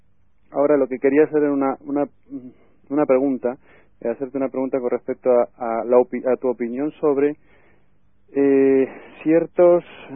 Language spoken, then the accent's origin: Spanish; Madrid, Community of Madrid, Spain; de Madrid.